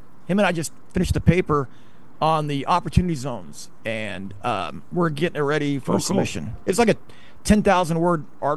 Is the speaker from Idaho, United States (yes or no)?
yes; Idaho, United States; I used to be pro-business because I grew up in Idaho.